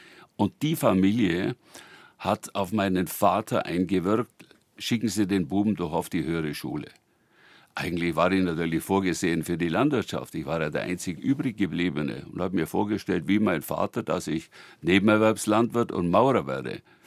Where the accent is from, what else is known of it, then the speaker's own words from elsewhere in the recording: Würzburg, Bavaria, Germany; wenn ich sage, ich komme aus Würzburg. Ich bin stolz, aus Würzburg zu kommen